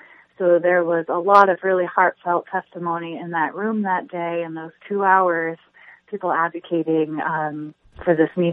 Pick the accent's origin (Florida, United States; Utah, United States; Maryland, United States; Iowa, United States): Iowa, United States; Davenport; I'm here today from Davenport, Iowa. I'm the fourth generation of my family to graduate from Iowa State University and the seventh generation of my family to call Iowa home.